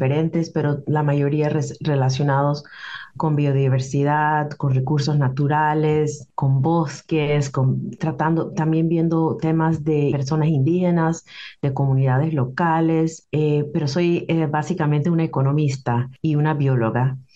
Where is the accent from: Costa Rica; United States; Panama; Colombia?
Panama; Soy de Panamá, así que me gustan muchas cosas, la cultura latinoamericana